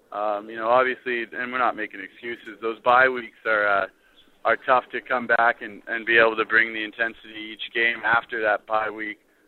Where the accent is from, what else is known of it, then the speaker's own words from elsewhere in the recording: Canada; I grew up playing hockey. It was a Canadian dream, I think, for every young kid growing up in Canada.